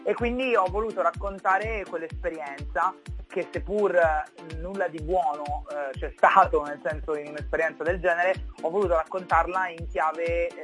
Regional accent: Fagnano Alto, Abruzzo, Italy; nel mio paesino d'origine, che è Fagnano Alto, che è un paesino vicino alle porte dell'Aquila.

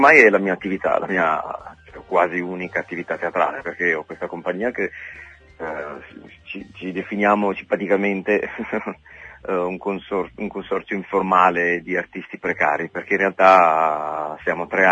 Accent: Apulia, Italy; sono abbandonato la vecchia Teronia da cui vengo, e sono pugliese, e ho incominciato a viaggiare.

